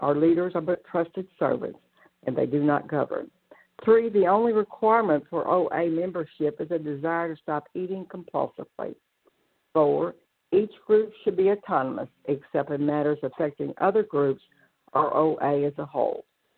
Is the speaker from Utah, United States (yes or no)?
no; Pensacola, Florida, United States; I'm from Pensacola, Florida, and greatly recovered, grateful to be recovered.